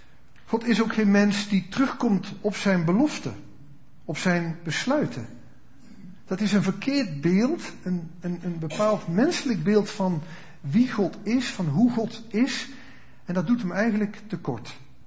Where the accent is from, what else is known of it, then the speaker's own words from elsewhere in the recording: Dongen, North Brabant, Netherlands; En ik kom ook uit Dongen. Ik heb daar lang gewoond. En waar wij woonden vroeger, daar was een kanaal in de buurt, vlak achter ons huis.